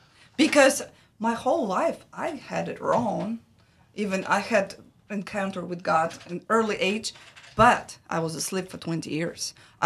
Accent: Russia; English is a second language; moved away; Yes, I am originally from Russia.

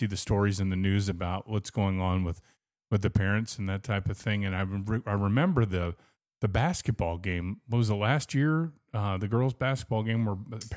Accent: Virginia, United States; No, I grew up in Virginia.

